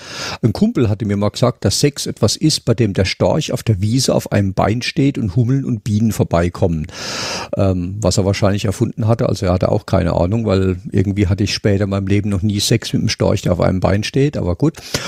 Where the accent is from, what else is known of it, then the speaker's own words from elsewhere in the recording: Hauenstein, Rhineland-Palatinate, Germany; moved away; also born or lived in Heidelberg; wir mussten dann umziehen, weil die Schuhfabriken gingen alle pleite da hinten in Hauenstein, wo ich her bin in der Pfalz. Und meine Mutter hat dann ein Schuhgeschäft in Heidelberg übernommen und dann bin ich nach Heidelberg gekommen.